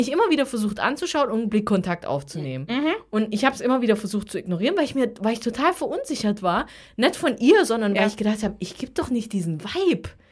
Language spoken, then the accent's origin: German; Naples, Campania, Italy; ich so, nein, ich komme aus Neapel.